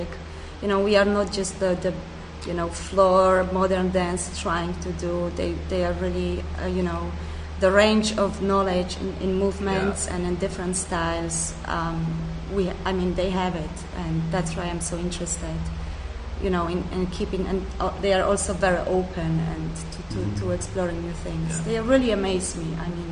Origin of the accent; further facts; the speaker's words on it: Germany; English is a second language; Because I'm from Germany, I'm Polish-German